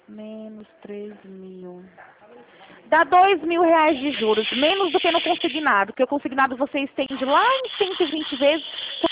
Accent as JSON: {"language": "Portuguese", "town": "Rio Claro", "region": "São Paulo", "country": "Brazil", "said": "A gente é aqui de Rio Claro, do lado."}